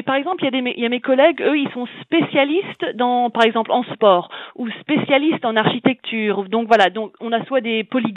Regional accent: France; now in London, United Kingdom; je suis française mais j'habite à Londres.

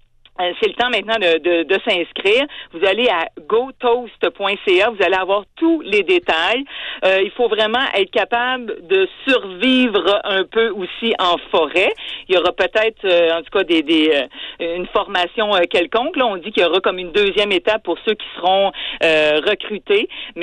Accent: Canada; chez nous au Canada

